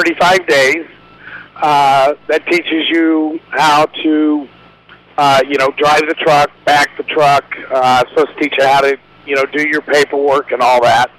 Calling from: California, United States; I'm in California. I'm south of Indio, about probably 60 miles between Blythe and Indio, California, on I-10.

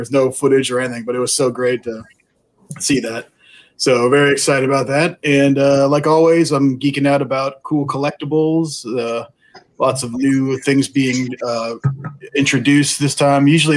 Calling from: Ohio, United States; But yeah, I'm here in Ohio. Glad to be on the show.

